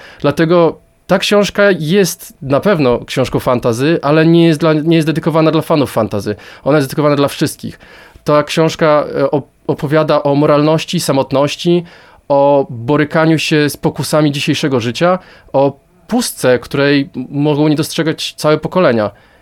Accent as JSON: {"language": "Polish", "town": "Suwałki", "region": "Podlaskie Voivodeship", "country": "Poland", "said": "pochodzę z Suwałk"}